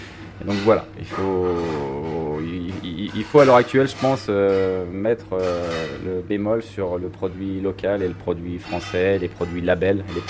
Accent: Lyon, Auvergne-Rhône-Alpes, France; moved away as an adult; moi, je suis issu d'une banlieue de Lyon. Et j'ai vite compris qu'il n'y avait pas grand-chose à faire là-bas pour moi.

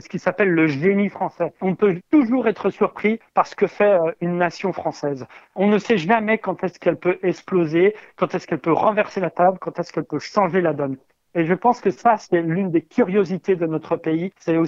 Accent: France; now in Île-de-France, France; un petit clin d'œil que j'ai voulu faire à ma région natale, à cette belle terre bressane qui m'accueille encore quand je reviens d'Île-de-France

